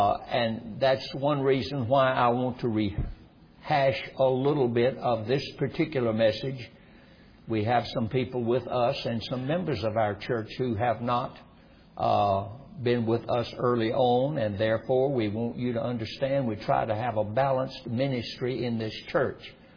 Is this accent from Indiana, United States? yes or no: no; Roxboro, North Carolina, United States; I was brought up in Roxboro, North Carolina for the first 20 years of my life. Brought up as a kid, as a child, on the railroad banks of Norfolk and Western Railroad Company.